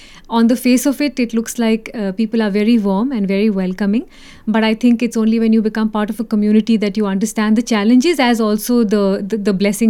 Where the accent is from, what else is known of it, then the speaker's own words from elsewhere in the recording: Kolkata, West Bengal, India; আসলে আমি কলকাতার লোক, কিন্তু কলকাতায় কোনো দিন থাকিনি, কেননা আমার বাবা আমিতে ছিলেন, তো যেমন হয় দু বছর এদিকে দু বছর ওদিকে।